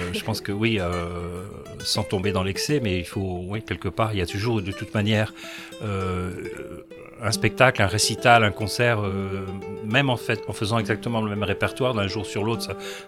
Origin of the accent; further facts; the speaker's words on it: Alençon, Normandy, France; born there; moved away; je suis français, je suis né à Alençon et je suis français, je suis la première on va dire génération née en France puisque mes parents aussi bien mon père que ma mère viennent de l'Andalousie, du sud de l'Espagne.